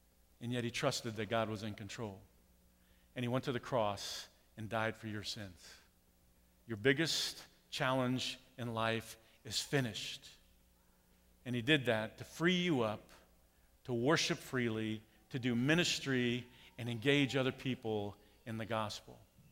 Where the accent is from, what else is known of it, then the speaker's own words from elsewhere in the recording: Kansas, United States; "Where are you guys from?" "Well, we're from Kansas."